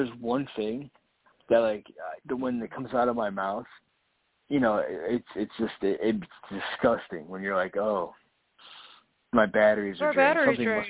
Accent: Florida, United States; But obviously I grew up in South Florida. So, like, we never had that happen in South Florida.

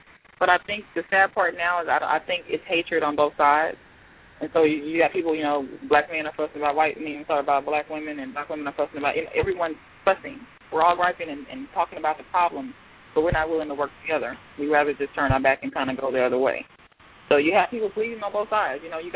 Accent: Houston, Texas, United States; I'm from Houston.

